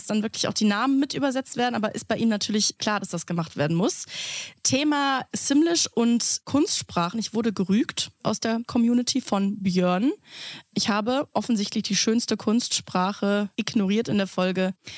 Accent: Rösrath, North Rhine-Westphalia, Germany; NRW, weil ja Köln und mein Heimatort Rösrath so schnell ausverkauft waren.

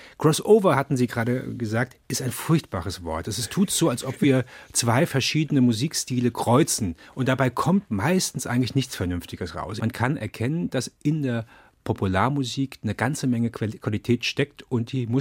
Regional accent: Mainz, Rhineland-Palatinate, Germany; born there; geboren wurde ich in Mainz als jüngster von 4 Brüdern. Dort, wo ich herkomme, sagt man zwar eher Hello, aber ganz ehrlich, das Moin liegt mir mehr

